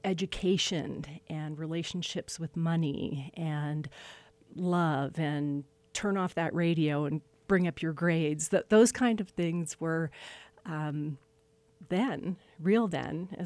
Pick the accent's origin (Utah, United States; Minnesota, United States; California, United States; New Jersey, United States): New Jersey, United States; Mountain Lakes; my parents lived in where I was raised in Mountain Lakes, New Jersey. They lived in their home for 46 years.